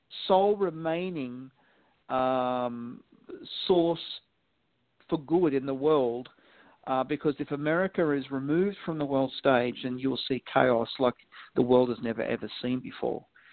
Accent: Australia; as an Australian

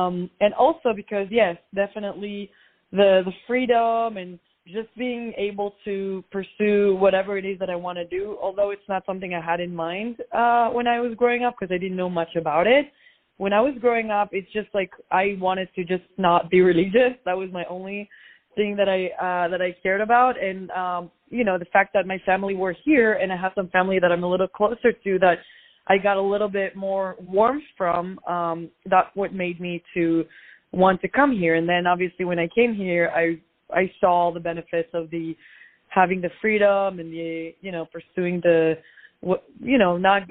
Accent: Israel; Well, I grew up in Israel. I grew up in a super, super Orthodox family in Israel, and it's not like a regular like family in Israel.

